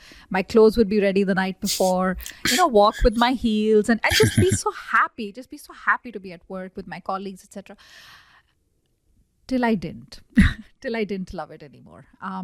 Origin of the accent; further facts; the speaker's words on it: India; I'm like, I'm from India. I've learned Spanish as an adult. I speak fluently. I've learned French as an adult. I speak fluently.